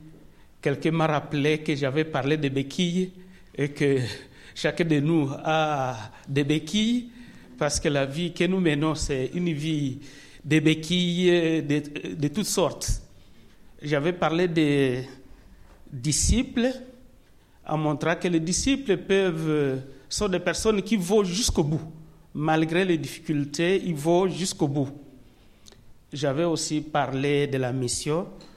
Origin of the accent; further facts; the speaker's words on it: DR Congo; Je viens du Congo et je suis pasteur